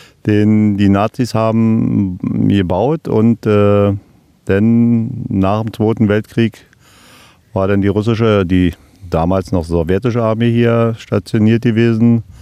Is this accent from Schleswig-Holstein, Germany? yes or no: no; Falkensee, Brandenburg, Germany; wo ich herkomme aus Falkensee, da wo die Schafe stehen